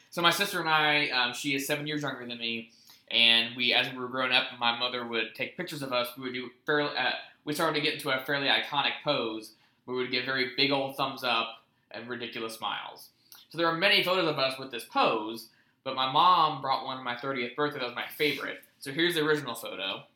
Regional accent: West Virginia, United States; If it helps, I'm from West Virginia.

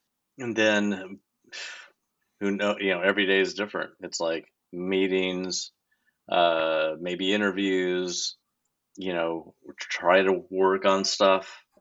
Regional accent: Tucson, Arizona, United States; now in Galway, Ireland; I grew up in Tucson, Arizona, and Tucson, Arizona is the only UNESCO World Heritage Site of gastronomy in the world. And that's where I grew up, and that's how I learned how to cook that food.

